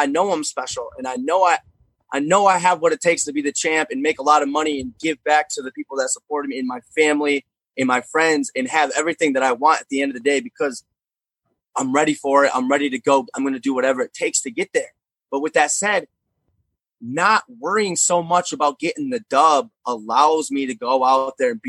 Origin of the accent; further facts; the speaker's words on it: Hastings, Michigan, United States; my supporters in my hometown of Hastings, Michigan.